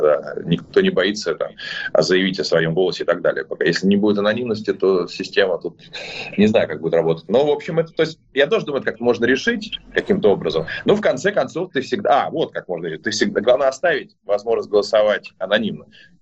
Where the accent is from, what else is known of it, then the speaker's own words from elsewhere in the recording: Saint Petersburg, Russia; now in Moscow, Russia; Я из Петербурга, и мы, конечно, и даже несмотря на то, что живу в Москве